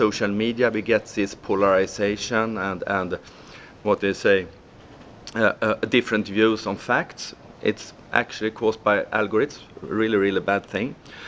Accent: Sweden; in my hometown back in Sweden, it's quite cold up in the Arctic

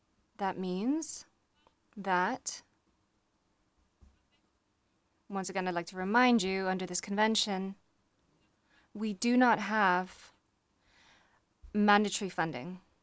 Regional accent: France; English is a second language; I come from France, and right now, I should say my director's here somewhere in the room

